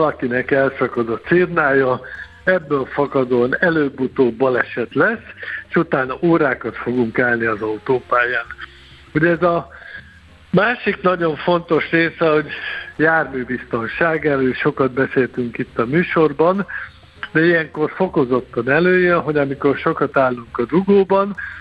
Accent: Tatabánya, Komárom-Esztergom, Hungary; Tatabányán születtem, élek, innen járom a világot

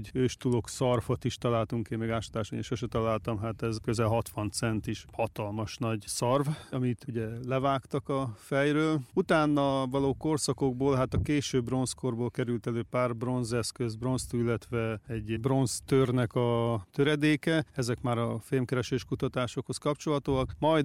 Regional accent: Szeged, Csongrád-Csanád, Hungary; én szegedi gyerek vagyok, nekünk mindig dél felé folyt a Tisza

